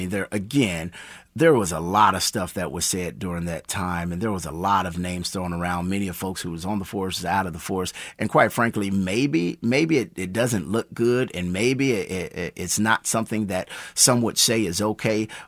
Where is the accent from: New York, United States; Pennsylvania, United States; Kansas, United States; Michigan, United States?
Kansas, United States; the citizens of Wyandotte County, born and raised in Wyandotte County. I love the DOT and every person that lives in the DOT